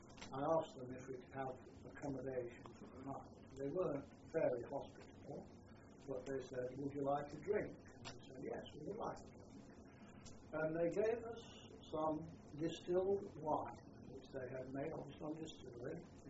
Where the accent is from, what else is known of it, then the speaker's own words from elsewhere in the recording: England, United Kingdom; We're English. That's a thing. We don't get to have bloody courage. We're English.